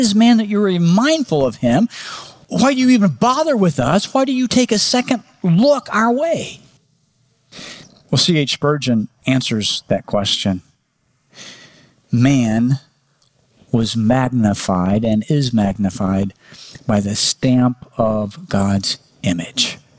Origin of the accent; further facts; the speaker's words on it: Oklahoma, United States; Now, we didn't do that kind of math when I was growing up in Oklahoma.